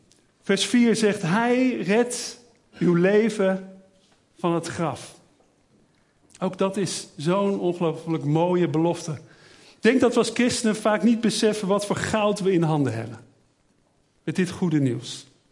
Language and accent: Dutch; Netherlands; Daar zijn we Nederlanders goed in, om dat woord goed uit te spreken.